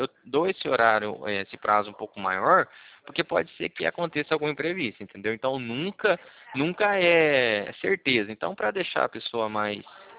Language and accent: Portuguese; Paraná, Brazil; eu sou do Paraná, tá bom? Sou do Paraná